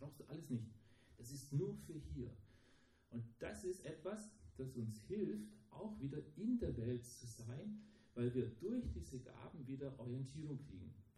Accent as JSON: {"language": "German", "country": "Romania", "tie": "born or raised there", "lives_now": "Germany", "said": "Ich bin in Rumänien aufgewachsen als Deutscher, ne? Und da war ich dort ein Ausländer. Dann kam ich nach Deutschland, als hieß es, du kommst aus Rumänien."}